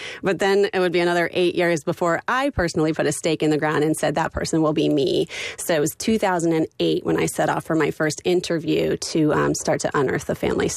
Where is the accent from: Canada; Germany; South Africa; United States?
United States; Massachusetts; I grew up in Massachusetts.